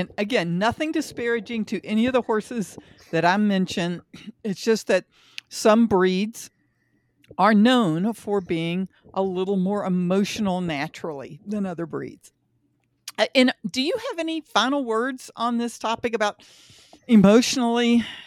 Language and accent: English; Kentucky, United States; So I grew up in Kentucky, and I worked around the thoroughbred industry for more than 30 years.